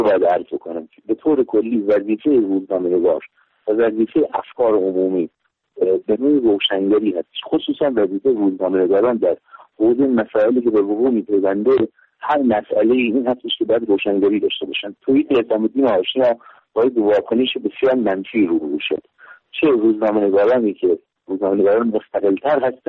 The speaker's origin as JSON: {"language": "Persian", "country": "Iran", "said": "از جمله در وطنم ایران"}